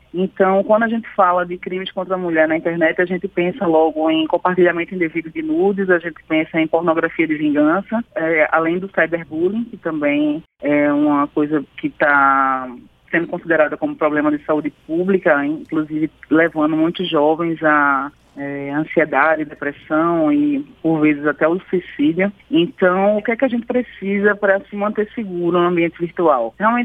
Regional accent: Recife, Pernambuco, Brazil; Todas nós da coordenação somos de Recife, Pernambuco.

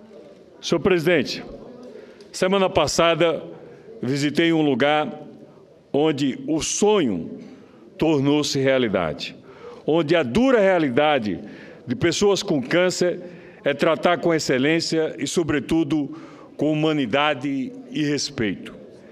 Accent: Itabaiana, Sergipe, Brazil; born there; cidade vizinha à cidade onde eu nasci, Itabaiana.

